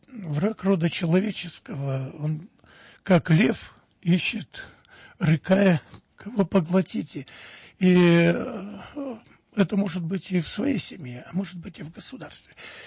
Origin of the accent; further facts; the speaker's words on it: Pereslavl-Zalessky, Yaroslavl Oblast, Russia; В Переславле, а я родом из Переславля